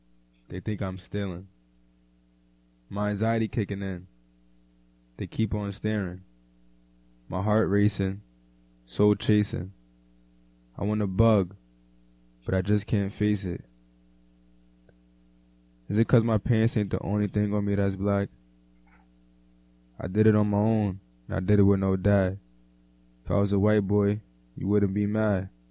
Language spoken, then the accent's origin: English; New York City, New York, United States; I feel like living upstate, there's no air for me to breathe. I'm from New York City.